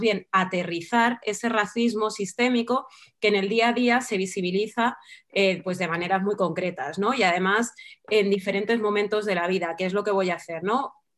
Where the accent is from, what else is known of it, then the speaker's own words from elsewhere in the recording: Alcorcón, Community of Madrid, Spain; ¿De dónde eres? De Madrid. ¿Madrid, Madrid? Bueno, Alcorcón.